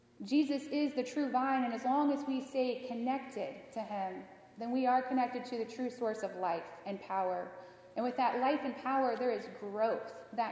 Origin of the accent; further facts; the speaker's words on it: Haiti; I grew up in Haiti, went to dental school there, and worked as a general dentist for a couple years.